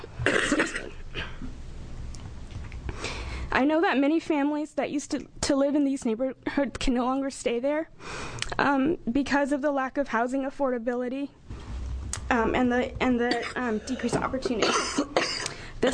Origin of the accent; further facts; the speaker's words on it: Portland, Oregon, United States; For me, I grew up in Oregon. I graduated from both high school and college in Portland. My family first moved into a tiny apartment off Southeast 39th and Powell, and then we moved off to a duplex on 82nd.